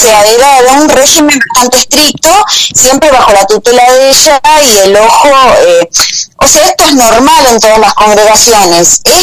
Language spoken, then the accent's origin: Spanish; Justiniano Posse, Córdoba, Argentina; Sí, de Justiniano Pozo, en provincia de Córdoba.